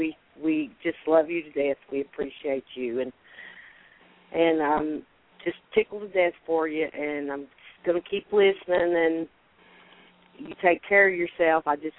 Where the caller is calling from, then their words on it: Indiana, United States; accent: southern; I'm from Indiana.